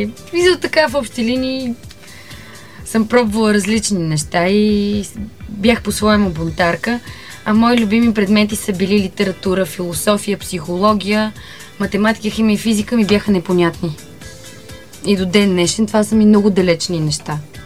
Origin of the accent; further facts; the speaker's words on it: Montana, Montana Province, Bulgaria; Да, как аз повлия, съм от Монтана.